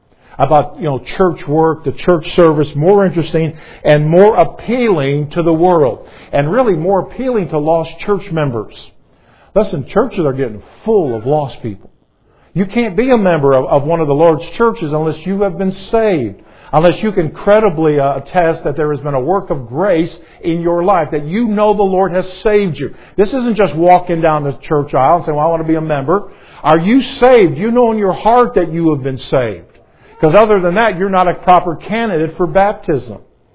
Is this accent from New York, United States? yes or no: no; Chicago, Illinois, United States; I was actually born and raised. Don't hold this against me, but I was born and raised in Chicago.